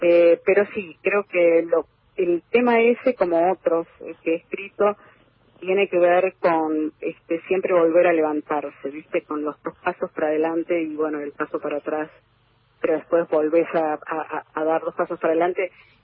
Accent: Buenos Aires, Argentina; moved away as an adult; now in New York, United States; Yo me fui de Buenos Aires en el año 89

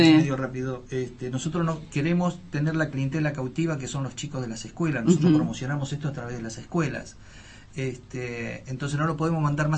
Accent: San Antonio Oeste, Río Negro, Argentina; San Antonio, mucho mejor todavía.

